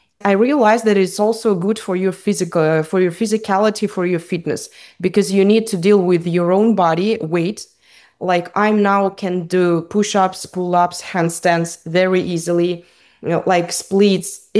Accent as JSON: {"language": "English", "country": "Kazakhstan", "said": "I'm from Kazakhstan, so former Soviet Union country, where we were raised with the idea you have to struggle, you have to push to the limits"}